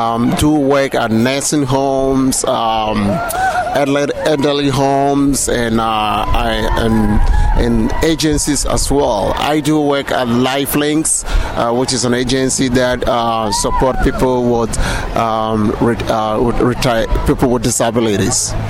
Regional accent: Ghana; I live in Law. I come from Ghana. I'm here with my family.

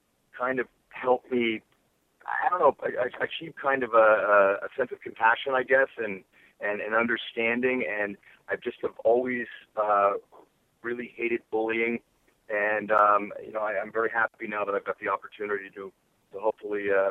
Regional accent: Pennsylvania, United States; You know, I grew up in Western Pennsylvania.

